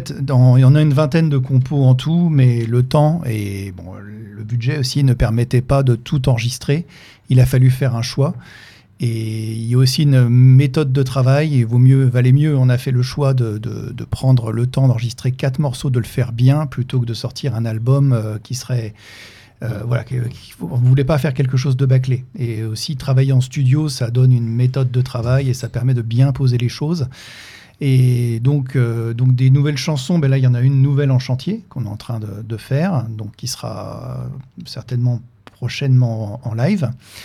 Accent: Reims, Grand Est, France; born or raised there; also born or lived in Épernay

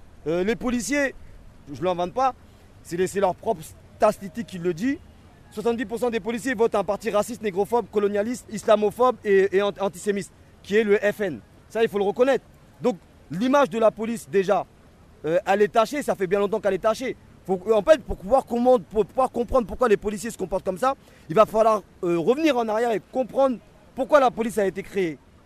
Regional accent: France; born there; Je suis né en France, j'ai ma nationalité française, mais je suis citoyen de seconde zone. Je suis un Français de papier.

